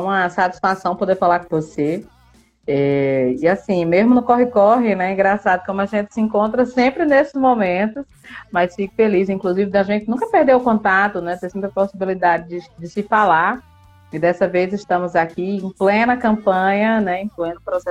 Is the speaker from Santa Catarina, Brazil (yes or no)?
no; Campina Grande, Paraíba, Brazil; sou de Campina Grande, Paraíba, sou uma mulher negra